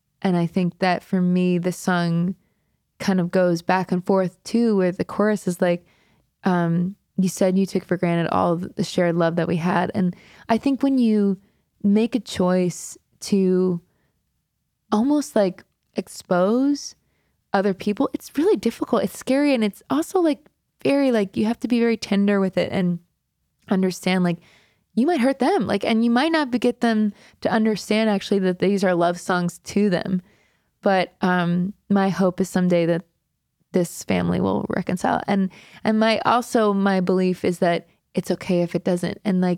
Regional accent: Pennsylvania, United States; also born or lived in Staten Island; so I was born in Staten Island, and then my parents moved us to a town of 900 people.

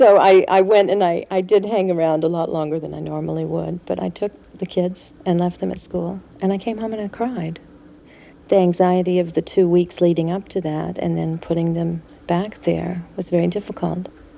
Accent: Oklahoma City, Oklahoma, United States; I come from Oklahoma City

